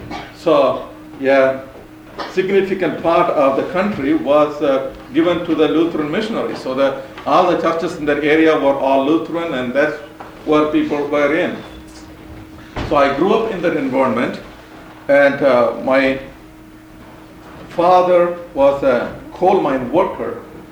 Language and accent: English; India; I was born and raised in India. I grew up as a Lutheran, thanks to the Danish mission work in my part of the world.